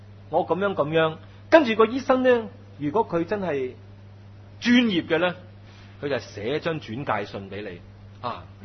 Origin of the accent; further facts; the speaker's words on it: China; 所以咧我哋中国人话咧，对症咧就落药噶嘛。